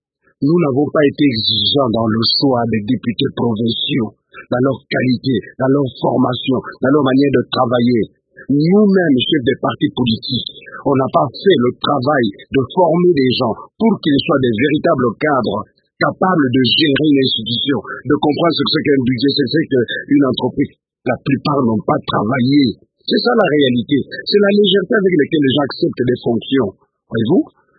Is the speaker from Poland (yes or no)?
no; DR Congo; nous sommes Congolais, c'est notre pays